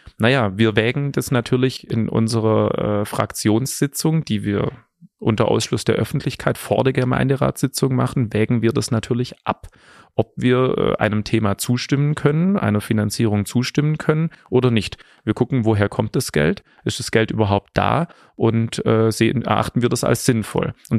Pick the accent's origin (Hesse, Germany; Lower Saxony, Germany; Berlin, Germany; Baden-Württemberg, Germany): Baden-Württemberg, Germany; Ravensburg; dass ich meiner Heimatstadt hier auch was zurückgeben möchte. Also ich bin hier geboren